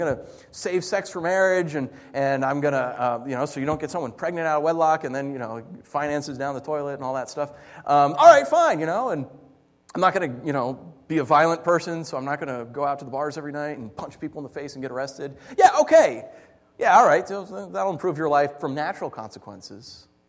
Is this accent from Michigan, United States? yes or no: no; New York, United States; a dear friend of mine in the church I grew up in back in New York.